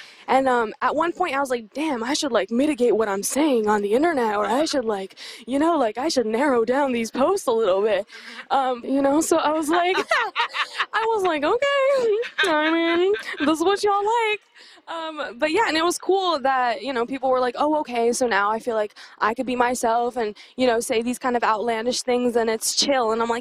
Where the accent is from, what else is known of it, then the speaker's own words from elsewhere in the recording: Queens, New York, United States; also born or lived in Morocco; I'm from Queens. I'm from Morocco and Queens, New York.